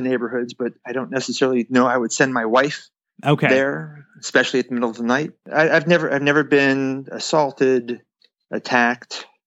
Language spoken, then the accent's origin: English; New Jersey, United States; Okay. Well, I grew up in New Jersey. I bought my first property when I was 18 and just grew it from there.